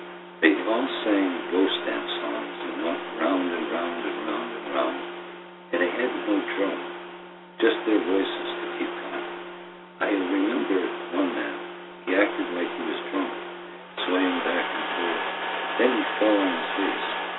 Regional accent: Oklahoma, United States; born there; I am told I was born in Oklahoma. So that's all I know about this.

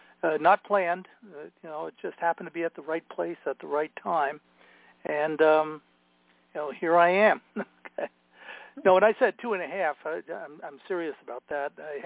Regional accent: Pennsylvania, United States; born there; I was born in Pennsylvania. My father was from Pennsylvania, and my mom was from Elizabeth, New Jersey.

